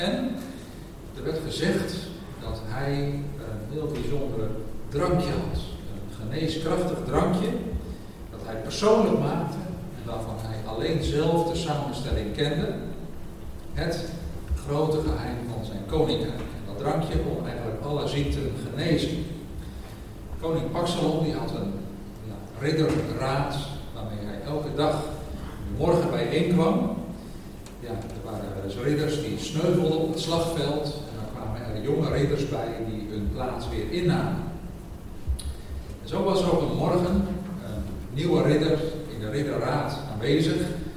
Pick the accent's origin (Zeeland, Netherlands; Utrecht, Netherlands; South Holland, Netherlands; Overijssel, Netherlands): South Holland, Netherlands; Dordrecht; Ik kom uit Dordrecht.